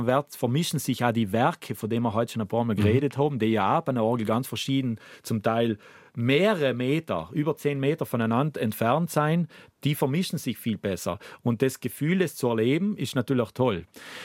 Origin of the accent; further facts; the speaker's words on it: Klobenstein, Trentino-Alto Adige, Italy; Von Klobenstein am Ritten, gleich in der Nähe von Bozen, so Hochplateau, 20 Minuten mit dem Auto, wunderbare Aussicht zum Schlern und die ganze Bergwelt. Also ein schönes Platzl.